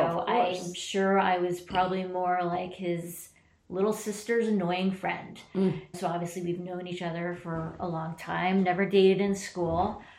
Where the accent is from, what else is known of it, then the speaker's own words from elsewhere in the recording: New Jersey, United States; I grew up and lived in New Jersey because that's where I was born.